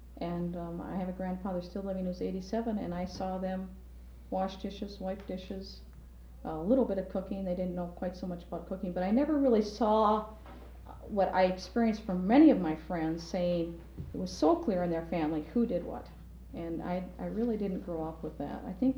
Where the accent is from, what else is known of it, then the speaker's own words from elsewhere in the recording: Decorah, Iowa, United States; I grew up then in Decorah